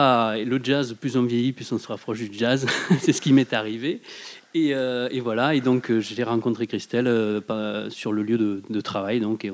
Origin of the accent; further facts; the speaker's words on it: Bédarieux, Occitanie, France; je suis donc des Hauts-Cantons, je suis du côté de Bédarieux.